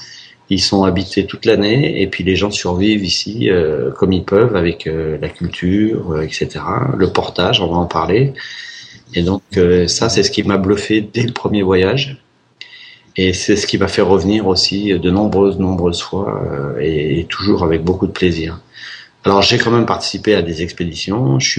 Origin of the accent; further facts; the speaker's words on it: Chamonix, Auvergne-Rhône-Alpes, France; born there; Alors bonjour à tous, donc … je suis né en Haute-Savoie, dans les montagnes, justement près du Mont-Blanc, à Chamonix.